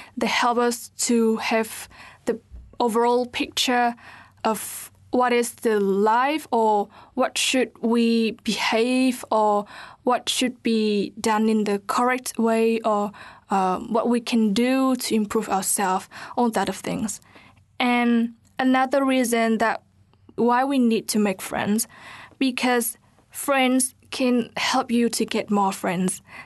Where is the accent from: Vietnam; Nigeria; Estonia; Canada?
Vietnam; English is a second language; now in New Zealand; I compare spring here in New Zealand and to my season back in Vietnam in my hometown.